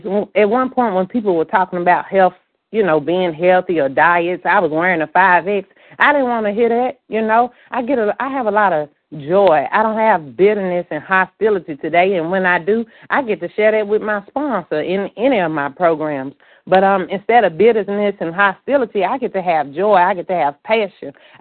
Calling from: Tennessee, United States; in Tennessee.

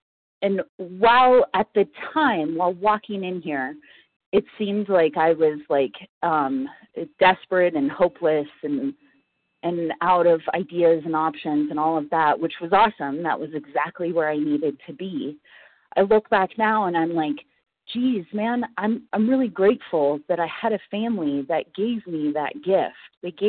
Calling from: Gunnison, Colorado, United States; I'm a recovered compulsive overeater, and I'm calling in from Gunnison, Colorado.

